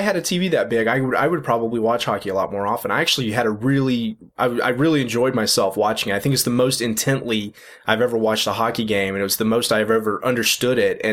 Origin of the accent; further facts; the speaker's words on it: Florida, United States; growing up in the South, which Florida may technically not be part of the South, depending on who you ask.